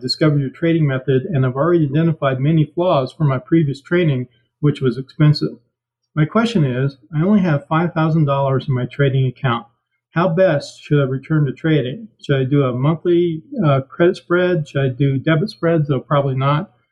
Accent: Colorado Springs, Colorado, United States; I'm from Colorado Springs, Colorado.

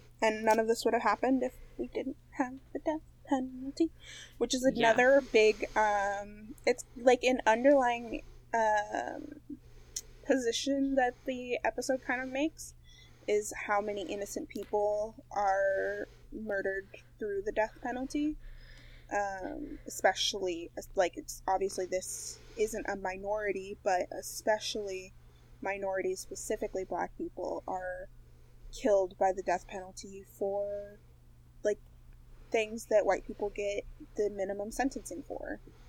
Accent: Kansas, United States; Which is funny because I'm from Kansas.

